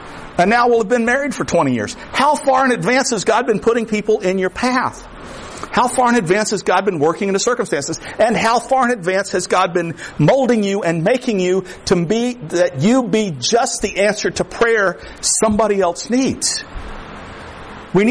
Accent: Florida, United States; I am from the Everglades. The Canadian border is like, what, 7-8 miles from here? I'm from the other end of the country, but here I am.

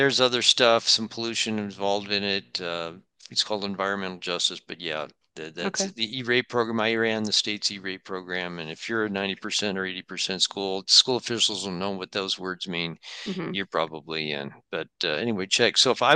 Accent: California, United States; now in Arizona, United States; I grew up in California. There's one in every county in my state. I live in Arizona now.

